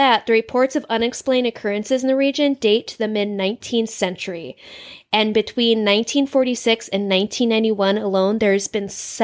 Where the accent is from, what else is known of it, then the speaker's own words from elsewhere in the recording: United States; Because I'm American. That's why I put both.